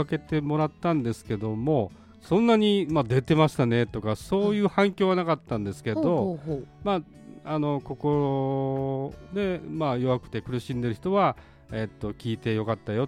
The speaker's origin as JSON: {"language": "Japanese", "region": "Osaka", "country": "Japan", "lives_now": "Hiroshima, Japan", "said": "もともと大阪に住んでる時もそんなに大阪弁っていう感じじゃなかったので、"}